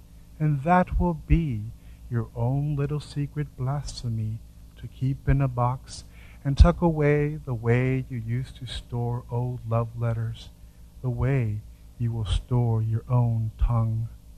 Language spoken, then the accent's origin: English; Zacapu, Michoacán, Mexico; but in my hometown, in Zacapu, Michoacán, basically you pay rent to be buried.